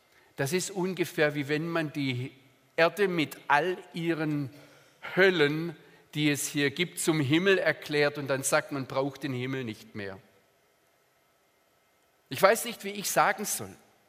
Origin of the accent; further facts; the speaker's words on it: Baden-Württemberg, Germany; Also, aber ich bin aufgewachsen im Schwarzwald. Meine Mutter ist Schwarzwälderin